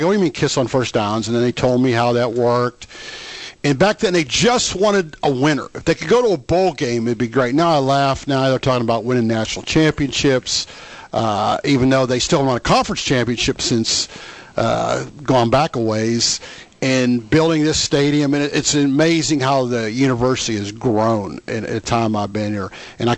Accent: Pennsylvania, United States; When I came down here from Pennsylvania, I'd never been further west than Dayton, Ohio, and I was a big Penn State fan

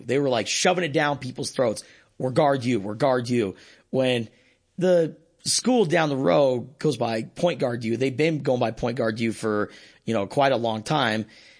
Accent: Tucson, Arizona, United States; Us growing up in Tucson, it never felt like a rivalry.

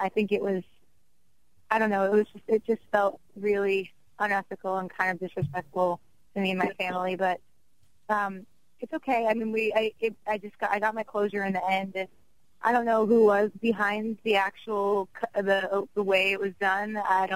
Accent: New York, United States; also born or lived in New Jersey; Because I'm a New York girl, I'm an East Coast girl. I grew up in New York, New Jersey, everywhere in the East Coast.

